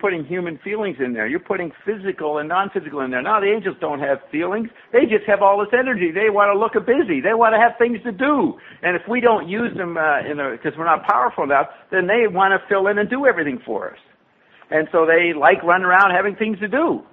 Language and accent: English; Paris, Île-de-France, France; My family, I grew up in Paris.